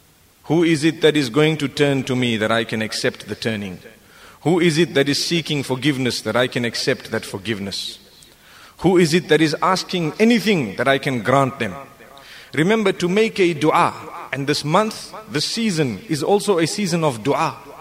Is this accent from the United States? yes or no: no; Zimbabwe; I'm quite experienced because we come from Zimbabwe.